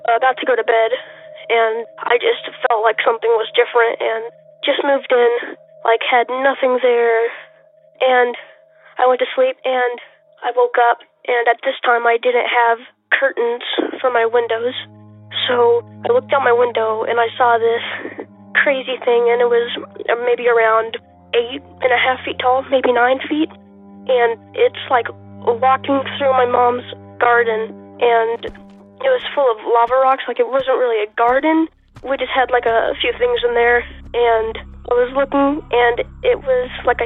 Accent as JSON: {"language": "English", "region": "Oklahoma", "country": "United States", "said": "from Oklahoma"}